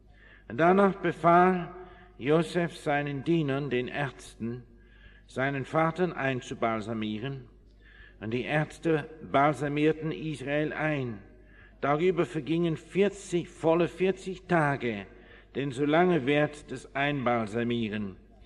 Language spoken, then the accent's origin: German; England, United Kingdom; ich bin groß geworden auf dem Land, auf einem Landgut in England.